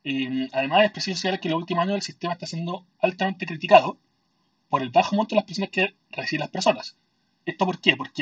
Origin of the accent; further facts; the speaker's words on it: Chile; Hola a todos los que escuchan Crónica Libre en Latinoamérica … de Chile y el tema del que se hablará esta semana es acerca del sistema de previsiones de mi país